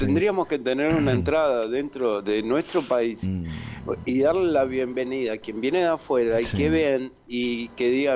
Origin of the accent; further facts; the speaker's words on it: Buenos Aires, Argentina; also born or lived in Goya; En Goya y viví siempre en Buenos Aires. Vivo en Libre, sí, ahora, actualmente.